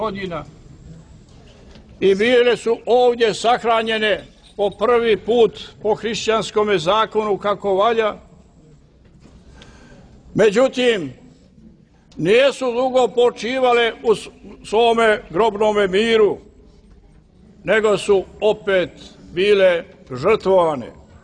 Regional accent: Nikšić, Nikšić Municipality, Montenegro; Kod mene u Nikšiću, u Nikšićkom kraju, u mom zavičaju, imaju još dvije neotvorene jame.

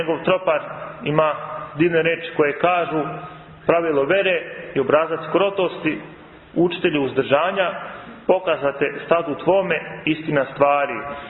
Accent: Republika Srpska, Bosnia & Herzegovina; born there; Evo na primjer, ja sam rođen u Bosanskoj Krajini pod Kozarom.

